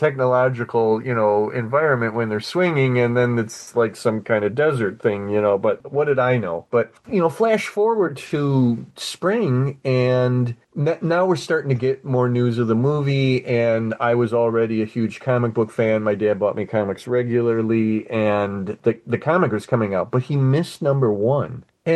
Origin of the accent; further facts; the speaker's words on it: Toledo, Ohio, United States; And I grew up in Toledo, Ohio. I don't believe Toledo was like one of the first.